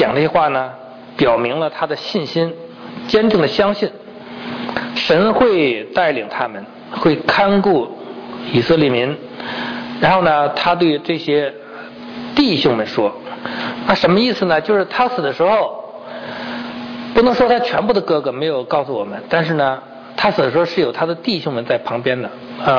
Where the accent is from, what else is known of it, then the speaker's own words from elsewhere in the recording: China; 人都不喜欢这个字，避讳，尽量不提这个字，尤其我们中国人，是吧？